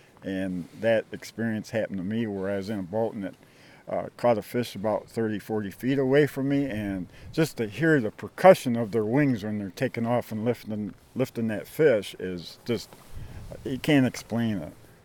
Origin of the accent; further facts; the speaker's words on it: Rockford, Illinois, United States; now in Oregon, United States; I live in Oregon, and I've been in Oregon about 15 years. I grew up in Rockford.